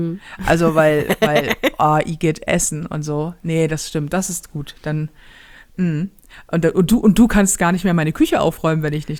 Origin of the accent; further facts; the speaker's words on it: Germany; Ja, weil wir sind Deutsche und das geht um Leistung.